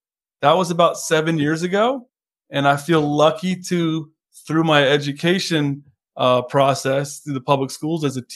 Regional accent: Waynesboro, Virginia, United States; I'm born and raised in Waynesboro, Virginia, a town I love very, very much.

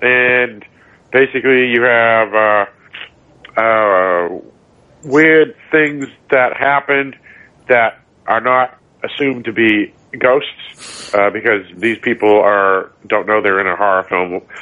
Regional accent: Massachusetts, United States; I was very curious because I was like, oh, this was, you know, I'm from Massachusetts.

